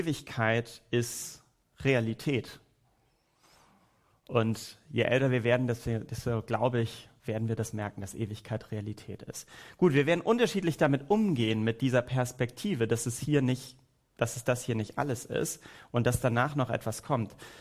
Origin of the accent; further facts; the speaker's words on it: Schleswig-Holstein, Germany; also born or lived in Hamburg; komme aus Norddeutschland, bin in Hamburg geboren, Schleswig-Holstein aufgewachsen, das ist meine Heimat. Aber ich merke, ich bin jetzt auch seit 22 Jahren dort weg, wohne nicht mehr in der Heimat.